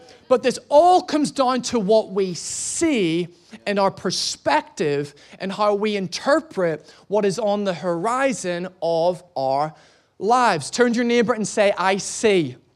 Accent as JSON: {"language": "English", "country": "Ireland", "said": "I'm Irish, I'm from Ireland, and I'm lost."}